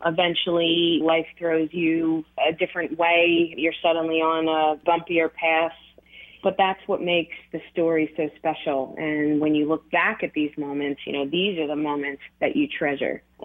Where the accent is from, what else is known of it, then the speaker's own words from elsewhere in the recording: Delran, New Jersey, United States; growing up in Delran was a very small town.